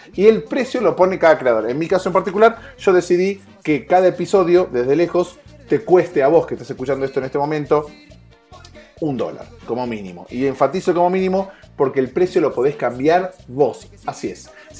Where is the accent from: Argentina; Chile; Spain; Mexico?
Argentina; el resto del mundo por afuera de Argentina, que es mi país de origen